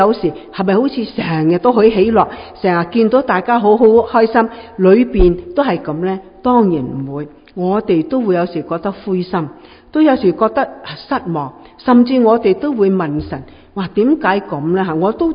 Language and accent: Chinese; China; 我们中国人很不喜欢听到个死字